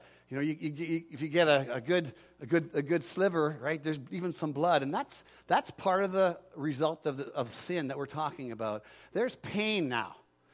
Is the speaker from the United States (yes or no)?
no; Canada; Now, as a Canadian, I had no idea what that meant, walking the beans.